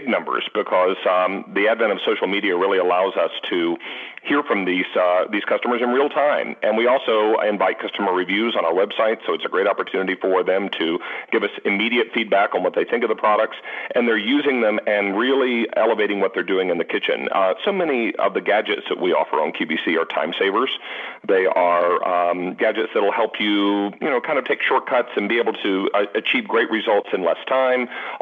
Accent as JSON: {"language": "English", "town": "Charlotte", "region": "North Carolina", "country": "United States", "tie": "born or raised there", "said": "I was, indeed. I graduated Independence High School."}